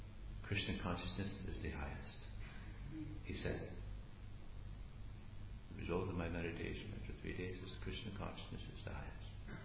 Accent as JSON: {"language": "English", "town": "Los Angeles", "region": "California", "country": "United States", "tie": "born or raised there", "said": "I grew up in Los Angeles, young, materialistic, militia, average, nonsense, rascal."}